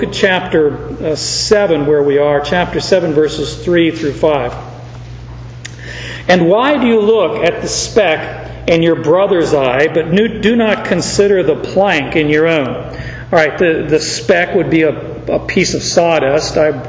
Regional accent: Phoenix, Arizona, United States; You know, I grew up in Phoenix

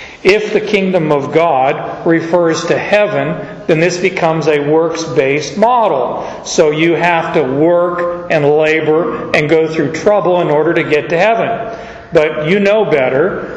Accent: Phoenix, Arizona, United States; I go through summer, but I grew up in Phoenix, so it's hard for me to really like the heat.

